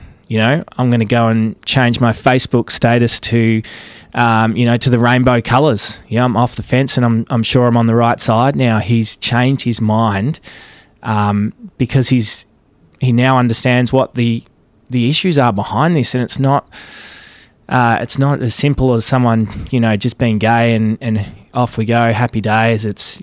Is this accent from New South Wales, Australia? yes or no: no; Casterton, Victoria, Australia; now in Melbourne, Australia; I grew up in Casterton, some 400 kilometres from Melbourne, and I'll openly say I did not know a gay person growing up, not until I left high school and came to Melbourne.